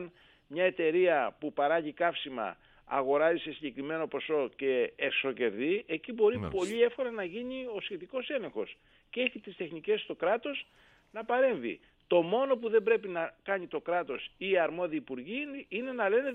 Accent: Piraeus, Attica, Greece; Στην Πειραιά, εκεί που μεγάλωσα και κατοικώ εγώ και η οικογένειά μου.

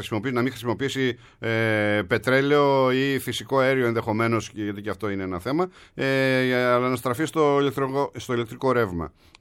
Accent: Greece; το χωριό μου που είναι στα 1200 υψόμετρο και είναι στις παρυφές, στα όρια Λαρίσης Πιερίας

